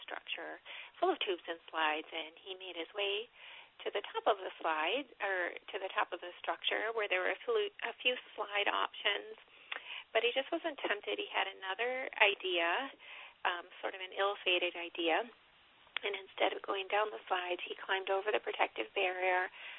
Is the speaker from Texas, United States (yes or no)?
no; Michigan, United States; I was raised in East Michigan and came to know the Lord actually as an adult when I was at school.